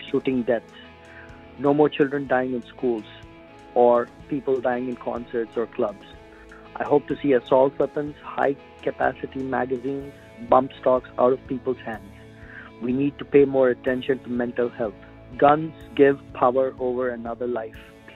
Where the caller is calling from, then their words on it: Renton, Washington, United States; calling from Renton, Washington.